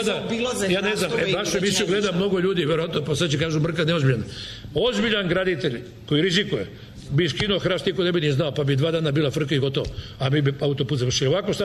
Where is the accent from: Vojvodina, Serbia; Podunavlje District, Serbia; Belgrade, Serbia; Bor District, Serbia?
Belgrade, Serbia; Tu sam i školu završio, i gimnaziju, išao igro košarku i tako dalje, i započeo se u CIP-u, pa sad u vladi. Tako. Dakle, ja sam Beograđanin 300%. Ali, po shvatanjima sam građanin sveta.